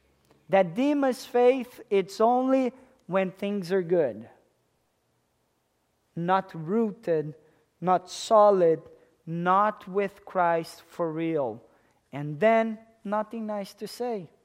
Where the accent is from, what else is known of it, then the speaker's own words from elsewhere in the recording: Canada; And I'm Canadian.